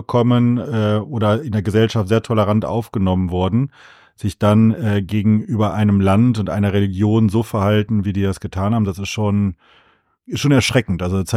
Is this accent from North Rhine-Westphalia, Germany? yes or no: yes; Wuppertal, North Rhine-Westphalia, Germany; meiner Heimatstadt Wuppertal